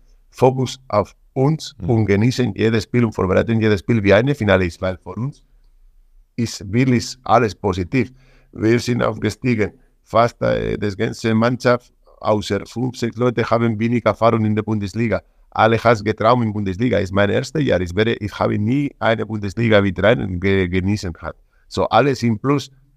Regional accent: Spain; German is a second language; now in Germany; ich bin kein Deutscher, ich bin Spanischer, aber ich bin ein Teil des wirklich langsam Deutscher geworden. Ich bin in meine Kopf, ich komme ein bisschen langsam. Früher war ich total Spanisch

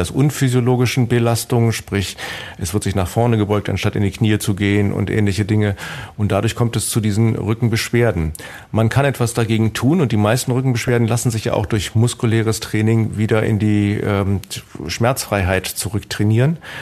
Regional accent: Hanover, Lower Saxony, Germany; Ich komme aus Hannover, deswegen habe ich immer noch ein Herz in Hannover

